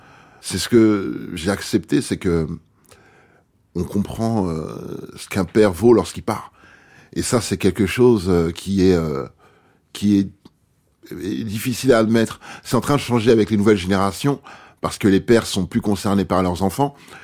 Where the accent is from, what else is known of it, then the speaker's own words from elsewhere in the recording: Paris, Île-de-France, France; lorsqu'on me demandait quand d'où je viens, je répondais, je viens de Paris.